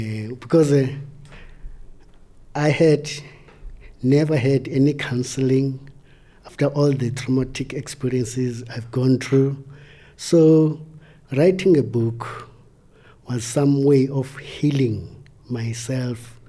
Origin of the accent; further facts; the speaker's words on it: Mthatha, Eastern Cape, South Africa; Yes, I grew up in Mthatha, which was in the then Transkei, which was so-called independent, though it was just a sham independence. But we never fooled ourselves. We knew that we belonged to the rest of South Africa.